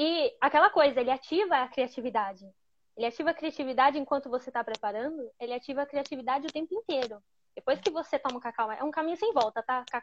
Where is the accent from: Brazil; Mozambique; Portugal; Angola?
Brazil; Nós aí no Brasil, que só somos brasileiros, todo mundo tem o pé no índio. Todos nós aí no Brasil temos.